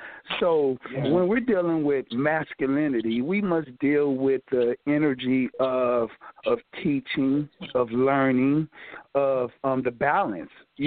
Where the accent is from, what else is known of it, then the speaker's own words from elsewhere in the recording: Los Angeles, California, United States; And I feel that a lot of men, as I did growing up in Watts, I only dealt with masculinity from stick out your chest, young buck.